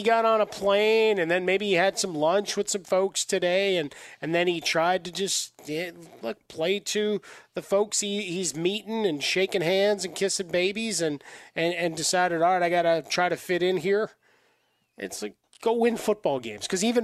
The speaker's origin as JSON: {"language": "English", "town": "Chicago", "region": "Illinois", "country": "United States", "said": "For me, only if I'm with my brothers and around my family or I'm really drunk do I really sound like I'm from the South Side of Chicago. But if you immerse me back there for a couple of days and I'm back home, all bets are off."}